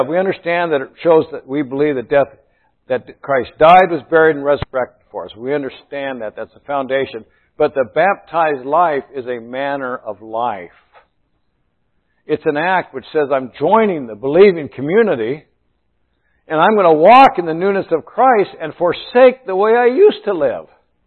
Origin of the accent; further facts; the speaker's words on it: Iowa, United States; I know that I came from Iowa, and I know this is Indiana